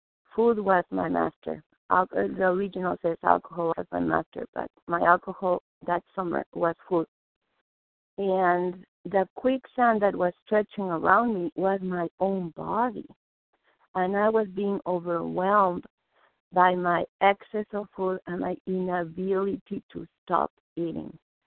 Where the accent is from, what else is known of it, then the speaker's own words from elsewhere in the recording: Mexico City, Mexico; because I was raised Jewish in Mexico City. So there are not too many of us down there.